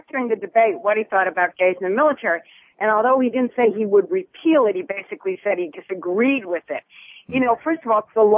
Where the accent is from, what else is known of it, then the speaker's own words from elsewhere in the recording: Cleveland, Ohio, United States; Mitt Romney has decided to go to Ohio, to my hometown of Cleveland, and also to Pittsburgh.